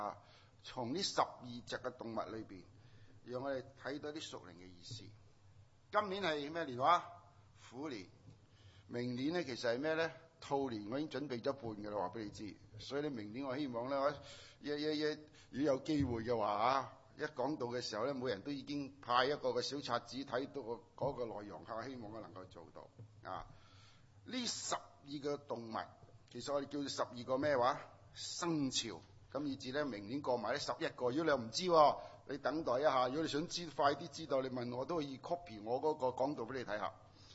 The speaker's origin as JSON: {"language": "Cantonese", "country": "China", "said": "我哋中國人好知㗎嘛"}